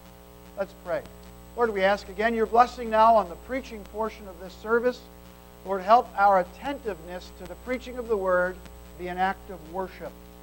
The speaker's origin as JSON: {"language": "English", "region": "New Jersey", "country": "United States", "tie": "born or raised there", "moved": "as an adult", "said": "when I moved here, where I grew up in New Jersey"}